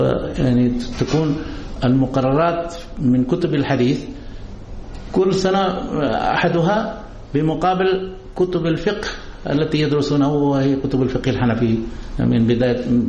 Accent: India; Arabic is a second language; عندنا في الهند

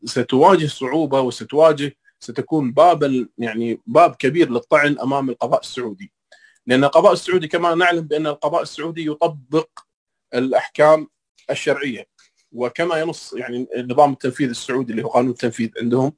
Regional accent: Kuwait; سواء عندنا في الكويت أمام محاكمنا أو في الدول التي تطبق الشريعة الإسلامية

